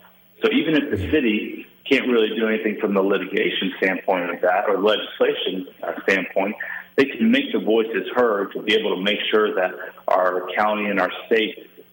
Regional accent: Cincinnati, Ohio, United States; but really my whole life, you know, growing up in Cincinnati.

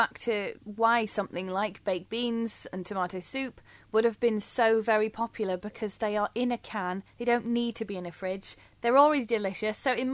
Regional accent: United Kingdom; Is that reflecting on our tastes as British people, what we used to love, what we then went on to love, what we love now?

